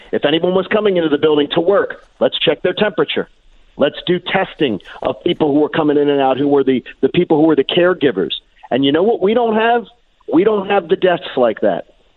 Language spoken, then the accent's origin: English; Pennsylvania, United States; Well, guess what? I'm from Delco.